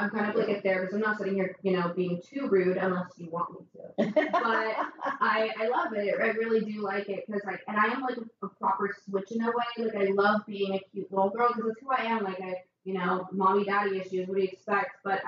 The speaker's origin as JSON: {"language": "English", "town": "Beverly Hills", "region": "California", "country": "United States", "tie": "born there", "said": "And I was born in Beverly Hills."}